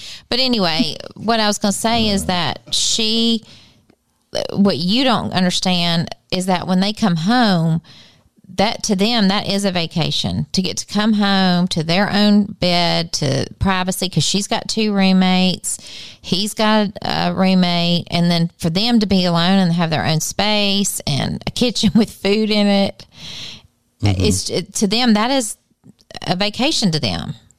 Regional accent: Louisiana, United States; We're from Louisiana.

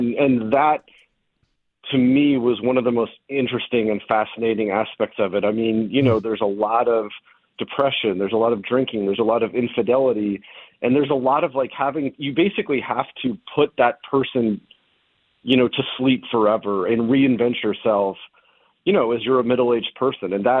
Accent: Anchorage, Alaska, United States; Yeah, I mean, so I grew up in Anchorage, Alaska

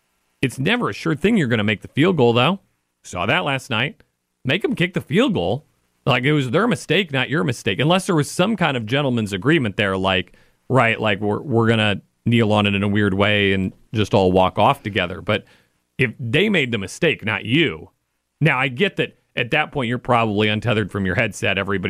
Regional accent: Kansas, United States; Strictly from, right, like I grew up in Kansas. I'm a Chiefs fan.

